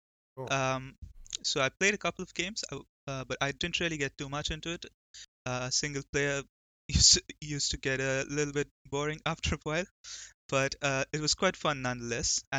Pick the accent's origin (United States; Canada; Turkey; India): India; English is a second language; now in Netherlands; I am currently living in the Netherlands. But cool. I'm originally from India, so that might be a bit from where my accent.